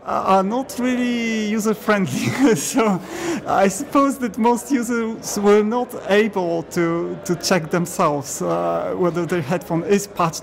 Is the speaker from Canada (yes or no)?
no; Poland; my name is very difficult to pronounce because I'm from Poland.